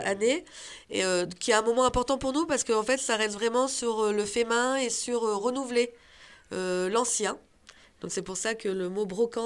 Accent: Réaumont, Auvergne-Rhône-Alpes, France; Bah moi, je viens de Réaumont.

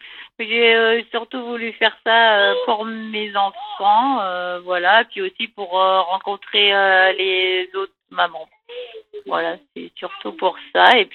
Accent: Auvergne-Rhône-Alpes, France; now in Saint-Jean-Valdaine, France; Alors, moi, j'habite à Saint-Jean-Valdaine, mais ça fait... Moi, à la base, je suis originaire de Haute-Savoie et je suis arrivée dans la Valdaine il y a déjà... ça fait 14 ans maintenant.

